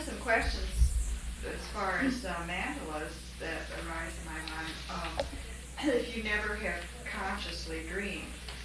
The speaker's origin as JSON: {"language": "English", "region": "the South", "country": "United States", "tie": "born or raised there", "said": "I grew up in the South, and I could see an old Southern plantation from my home."}